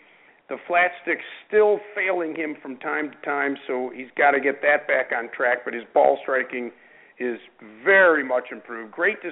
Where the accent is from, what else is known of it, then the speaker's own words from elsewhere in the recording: Rochester, New York, United States; which is held in my hometown of Rochester, New York, at the Oak Hill Country Club.